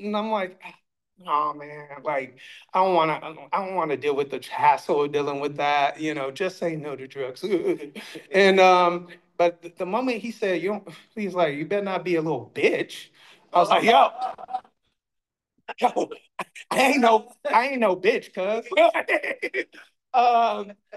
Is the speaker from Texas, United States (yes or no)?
no; Pontiac, Michigan, United States; because I'm from Pontiac, Michigan. Okay, and I was raised there. And so how I would explain that is I'm about 35 minutes northeast of Detroit.